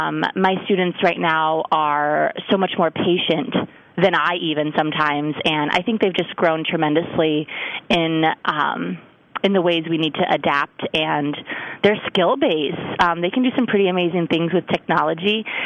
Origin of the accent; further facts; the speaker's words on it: Washington, United States; also born or lived in Galesburg; I grew up on the West Coast, outside of Seattle